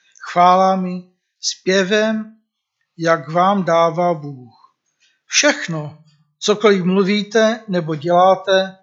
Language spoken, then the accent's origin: Czech; Šumbark, Moravian-Silesian Region, Czechia; also born or lived in Suchá; Já pocházím ze Suché, ale drtivou většinu jsem prožil na Šumbarku a stále jsme tam.